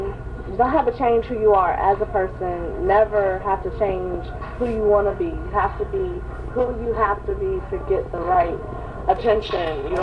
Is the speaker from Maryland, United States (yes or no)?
no; Orlando, Florida, United States; I'm from Orlando.